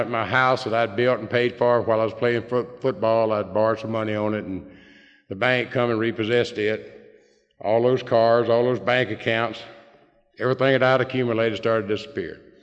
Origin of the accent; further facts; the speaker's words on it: Mississippi, United States; state of Mississippi proclaimed it … And the mayor and the board of aldermen in my hometown issued another proclamation.